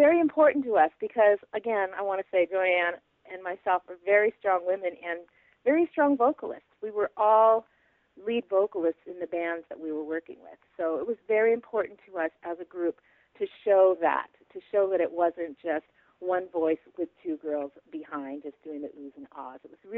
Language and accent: English; Los Angeles, California, United States; because I'm from Los Angeles, so all my family came out to the club